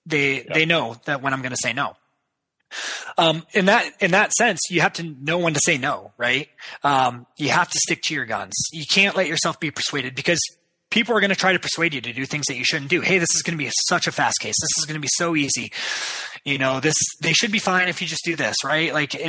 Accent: Ohio, United States; I'm from Ohio.

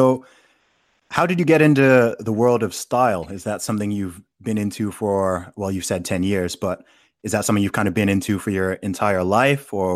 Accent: Saudi Arabia; now in United Kingdom; I grew up in Saudi Arabia and I knew quite a few Mormons over there.

